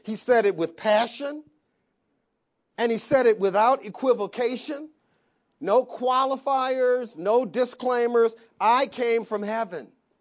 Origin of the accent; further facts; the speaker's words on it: Saginaw, Michigan, United States; I was born in Saginaw. Me. I was born in Saginaw, Michigan, to … And I have no consciousness of life before Saginaw.